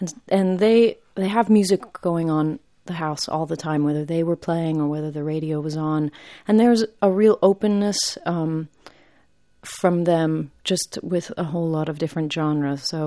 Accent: Ypsilanti, Michigan, United States; also born or lived in Arkansas; I actually moved around a lot. I was born in Arkansas, and my family moved. I've lived in 9 different states. So I lived in Michigan perhaps the longest

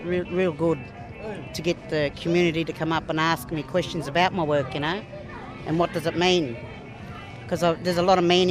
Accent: Mildura, Victoria, Australia; I was born in Mildura.

